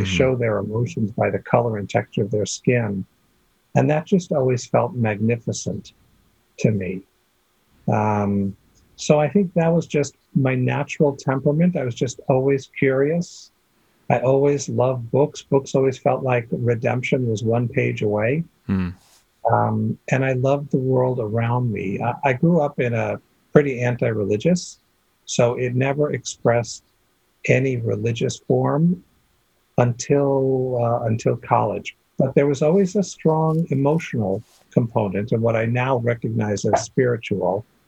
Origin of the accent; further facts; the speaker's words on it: San Francisco, California, United States; I grew up in San Francisco and there is an undeveloped area in the west northern part of the city that's cliff and beach.